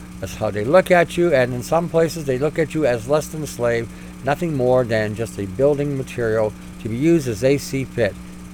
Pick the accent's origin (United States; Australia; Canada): Canada; We're Canadian.